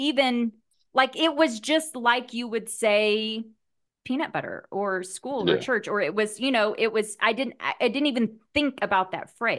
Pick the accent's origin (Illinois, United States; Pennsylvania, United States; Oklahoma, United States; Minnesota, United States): Oklahoma, United States; But I grew up in Oklahoma, so I'm like, so here, 12 years of school, public school in Oklahoma.